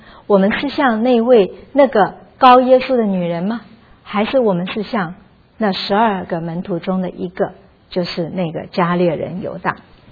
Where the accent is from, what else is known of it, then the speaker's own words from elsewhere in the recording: Taiwan; 就好像我们小时候在台湾的时候，那时候很多人家自己养鸡